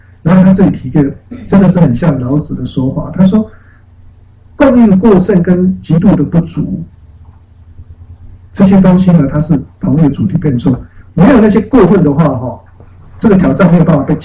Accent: Taiwan; now in United States; 好像我们本来是台湾人，结果变成美国人啊。

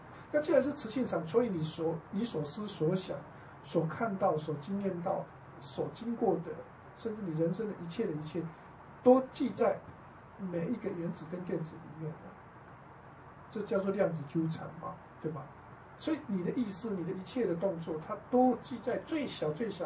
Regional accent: China; 就像我们中国人常讲

